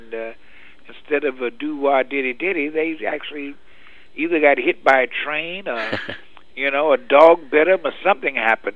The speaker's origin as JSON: {"language": "English", "town": "Norfolk", "region": "Virginia", "country": "United States", "tie": "born or raised there", "also_born_or_lived": "Jacksonville", "moved": "as an adult", "lives_now": "New York, United States", "said": "Yeah, but I was born in Florida, in Jacksonville, now raised in Norfolk, Virginia."}